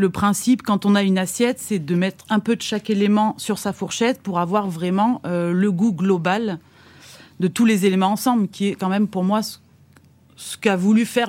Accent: Provence-Alpes-Côte d'Azur, France; Moi, il faut savoir que je suis de Provence, donc voilà.

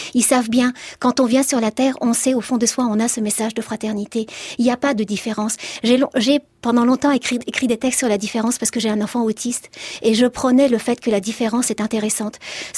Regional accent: Lebanon; moved away; Alors moi, j'ai passé mon enfance au Liban et j'ai vécu 2 ans de guerre

